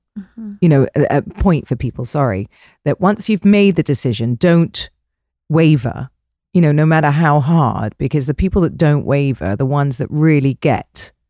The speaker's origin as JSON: {"language": "English", "country": "United Kingdom"}